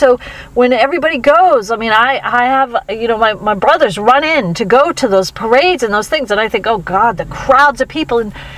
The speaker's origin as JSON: {"language": "English", "town": "Boston", "region": "Massachusetts", "country": "United States", "said": "I always joke because I meet people and if they find out I'm from the Boston area, they're like, yeah, all the, you know, Patriots and the Red Sox"}